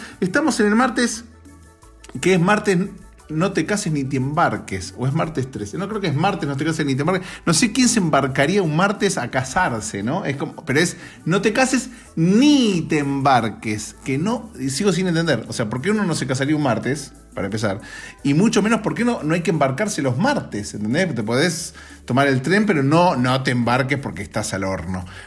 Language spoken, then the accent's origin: Spanish; Argentina; now in Los Angeles, United States; Cuando yo estaba en mi país, en Argentina...